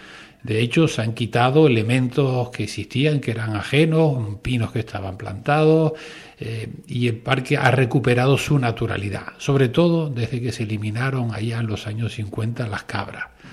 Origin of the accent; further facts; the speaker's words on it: Canary Islands, Spain; como canario y como español, es un parque nacional, debemos de sentirnos orgullosos.